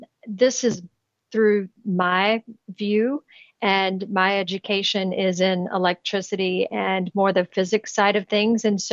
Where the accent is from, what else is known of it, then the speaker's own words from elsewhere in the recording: Kentucky, United States; I'm from Kentucky. We can do all kinds of things.